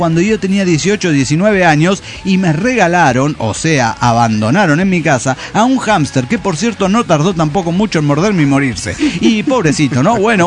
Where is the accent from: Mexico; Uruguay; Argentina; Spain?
Mexico; Reynosa, Tamaulipas; de Reynosa, Tamaulipas.